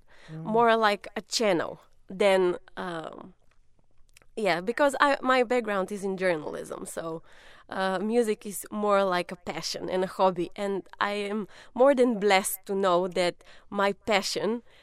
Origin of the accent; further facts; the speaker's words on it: Bulgaria; English is a second language; And I'm originally from Bulgaria, which is in southeastern Europe.